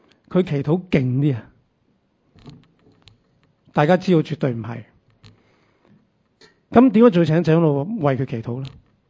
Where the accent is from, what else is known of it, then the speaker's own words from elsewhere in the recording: China; 我们中国人呢 特别是不想麻烦人家的，觉得自己有问题自己解决